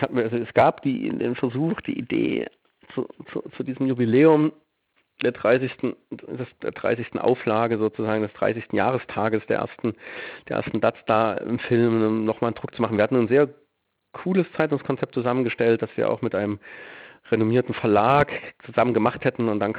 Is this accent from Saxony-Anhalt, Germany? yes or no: yes; Merseburg, Saxony-Anhalt, Germany; Und ich komme aus Merseburg, die noch viel kaputter war.